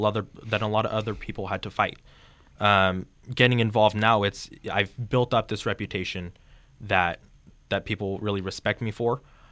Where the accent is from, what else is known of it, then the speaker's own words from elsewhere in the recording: Clovis, California, United States; born there; I was born in Clovis, right next to Fresno. Growing up, it was economically challenging.